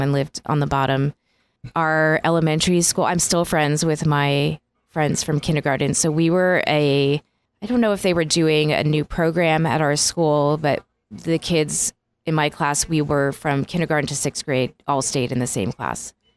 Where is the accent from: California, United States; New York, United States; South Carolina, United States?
New York, United States; I think the one thing I miss is the diversity that I had growing up in New York.